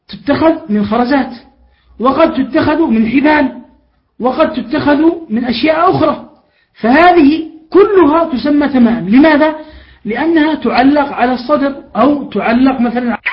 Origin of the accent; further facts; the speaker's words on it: Jordan; بل والله بعضهم عندنا في الأردن يعني بنى بركة للسباحة